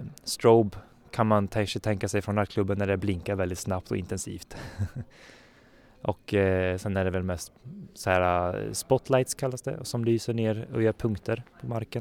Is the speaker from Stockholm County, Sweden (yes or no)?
no; Tranås, Jönköping County, Sweden; now in Luleå, Sweden; Jag kommer från Tranås, Småland.